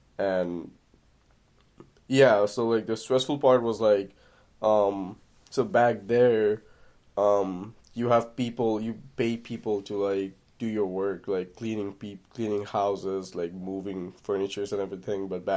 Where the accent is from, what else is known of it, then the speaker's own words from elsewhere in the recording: Bangladesh; I'm from Bangladesh.